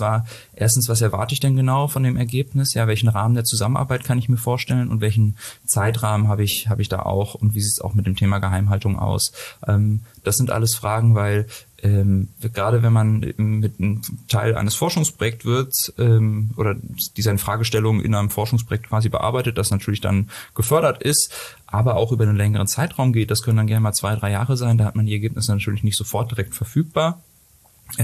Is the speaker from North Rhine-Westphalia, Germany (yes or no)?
no; Hamburg, Germany; now in Karlsruhe, Germany